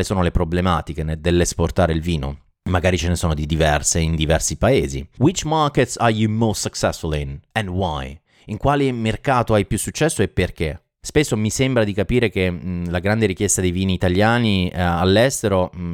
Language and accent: Italian; Abruzzo, Italy; Io sono abruzzese, sono in Abruzzo